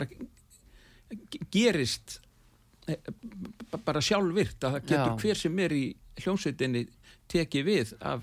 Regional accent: Northwestern Region, Iceland; Að ég er úr Skagafyrðinu þannig að ég ólst upp við kóra úr öllum áttum.

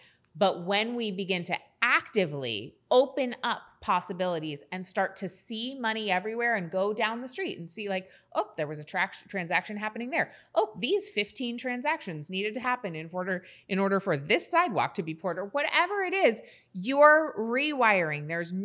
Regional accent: New England, United States; I come from New England, where we don't like celebrate standing out.

